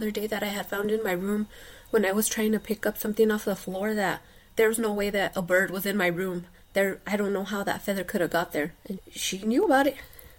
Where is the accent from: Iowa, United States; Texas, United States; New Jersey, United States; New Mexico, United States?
New Mexico, United States; I'm from New Mexico.